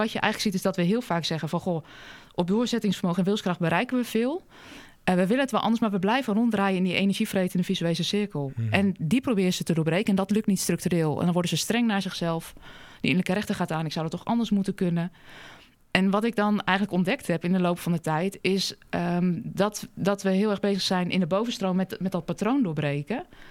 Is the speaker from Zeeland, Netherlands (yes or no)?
no; Deventer, Overijssel, Netherlands; En als je bijvoorbeeld kijkt, ik kom uit Deventer